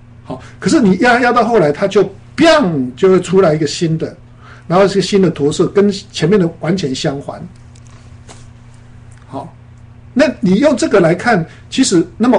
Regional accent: China; 我们中国人常常讲一句话嘛，明哲保身，对不对？

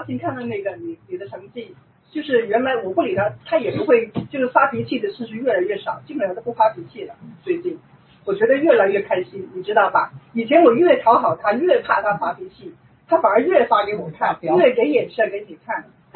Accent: Guangdong, China; 我以为因为我广东人嘛，挺传统的

